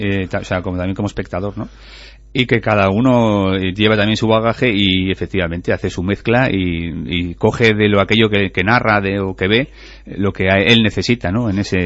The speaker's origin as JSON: {"language": "Spanish", "town": "Fitero", "region": "Navarre", "country": "Spain", "said": "estábamos gente de Tudela, de Fitero, que es de donde soy yo"}